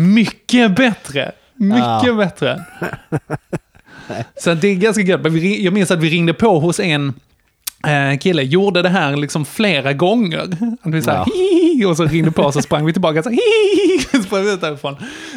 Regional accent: Sweden; utanför Jesse, där jag växte upp, en liten brunhåla.

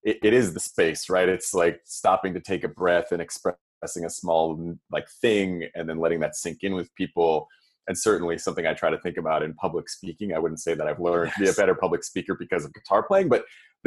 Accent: Toronto, Ontario, Canada; I'm from Toronto originally, and my parents are there.

